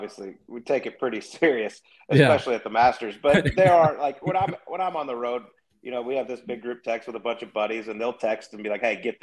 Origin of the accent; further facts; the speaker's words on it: Dallas, Texas, United States; Where I grew up in Dallas, this place called Royal Oaks Country Club, theirs was phenomenal.